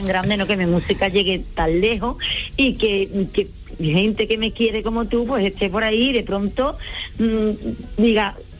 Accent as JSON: {"language": "Spanish", "town": "Écija", "region": "Andalusia", "country": "Spain", "tie": "born or raised there", "said": "No soy de Sevilla capital, soy de un pueblo. Soy de Écija."}